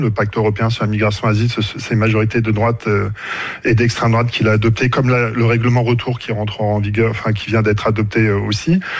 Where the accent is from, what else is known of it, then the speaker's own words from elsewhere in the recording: Hauts-de-France, France; now in Grenoble, France; Je suis aussi originaire du Nord, hein, d'ailleurs. Ouais. Je suis à Grenoble.